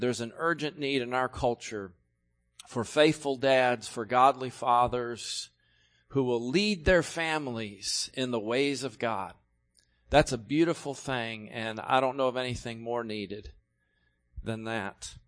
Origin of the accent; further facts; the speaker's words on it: New York, United States; In my home state of New York recently